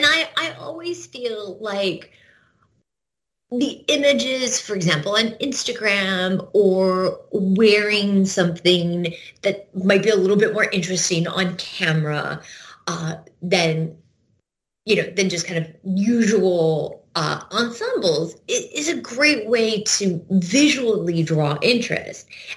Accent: St. Louis, Missouri, United States; So I grew up in St. Louis, and there is a small Egyptian collection at the St. Louis Art Museum

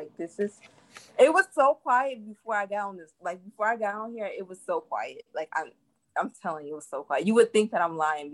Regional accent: Chicago, Illinois, United States; No, but I'm from Chicago.

